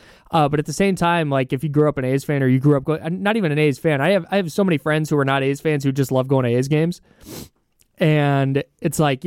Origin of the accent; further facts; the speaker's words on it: Brentwood, California, United States; I'm from the East Bay.